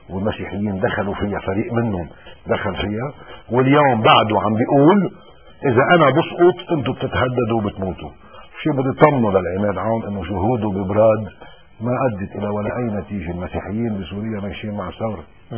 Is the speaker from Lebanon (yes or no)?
yes; Lebanon; انا كمواطن لبناني وكمواطن مسيحي